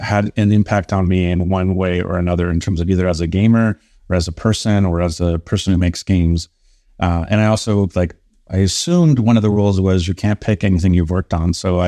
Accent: Canada; being Canadian, hockey was the thing you kind of went

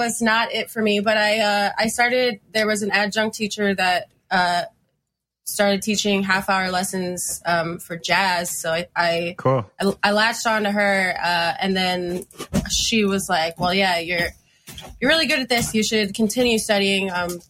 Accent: Fort Lauderdale, Florida, United States; now in Philadelphia, United States; But I like growing up in Fort Lauderdale, at least like for me, it was, I know there's like a ska scene down there, but I wasn't involved in that.

